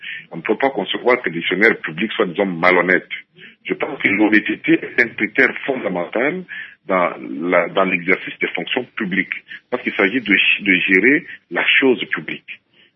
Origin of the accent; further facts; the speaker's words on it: DR Congo; nous sommes nombreux de Congolais qui l'avons entendu, même dans la presse a été écrit.